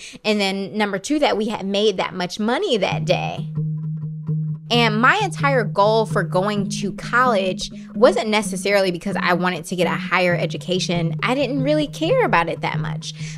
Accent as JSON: {"language": "English", "town": "Detroit", "region": "Michigan", "country": "United States", "tie": "born or raised there", "said": "Like, I came from Black Detroit. You know, I went to a all Black high school in Detroit. I went to a Black college."}